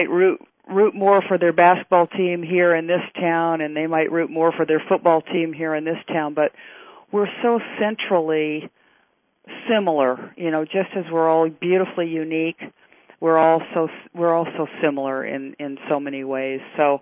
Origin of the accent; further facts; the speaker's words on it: Norman, Oklahoma, United States; born there; also born or lived in Tulsa / Kansas City / Beaumont; Well, I was raised in, I was born in Norman, yeah, Oklahoma. And my dad was an attorney, so we moved to quite a few different places.